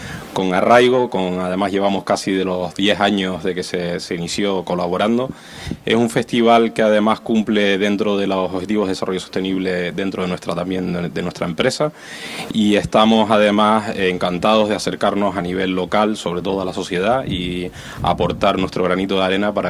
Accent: Portugal; yo como portugués

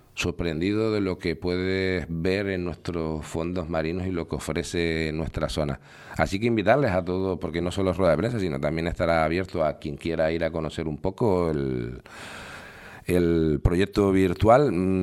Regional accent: San Juan de la Rambla, Canary Islands, Spain; Ahora hablo en particular de lo local, de mi pueblo. Fíjate, hemos hablado al final de San Juan de la Rambla

